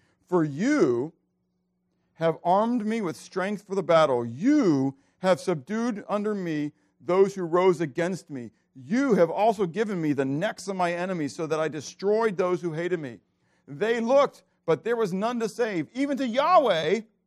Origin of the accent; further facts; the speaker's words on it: Pittsburgh, Pennsylvania, United States; Even though I was from Pittsburgh, I would have been on the side of the South, okay?